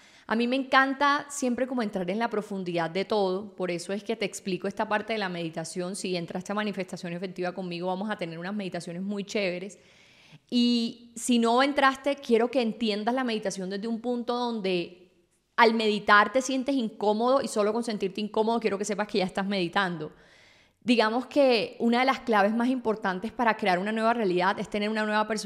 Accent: Colombia; me ha enseñado muchas cosas sobre cómo ha sido la historia en mi país, en Colombia, porque a mí no me tocó vivir la guerrilla ni nada de estas cosas

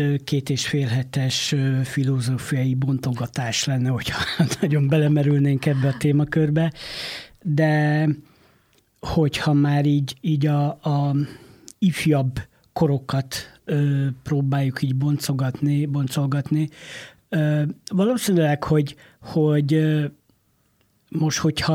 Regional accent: Mór, Fejér, Hungary; nem tagadhatjuk el, hogy Morról jöttem, ahol nagyon szép és frizzamatú borok lelhetők fel

